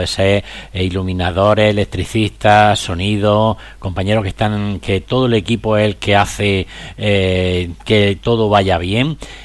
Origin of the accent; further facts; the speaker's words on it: Andalusia, Spain; yo como andaluz, que para mí me gusta mucho mi Andalucía